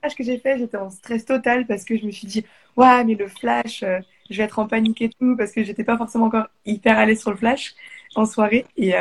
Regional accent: Strasbourg, Grand Est, France; now in Paris, France; Bah, du coup, je suis sur Paris. Je suis de Strasbourg. Donc, je bouge. Donc, j'ai fait Strasbourg, Reims, Paris.

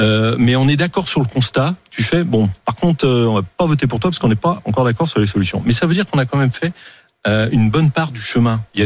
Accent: France; Mais moi, je suis français.

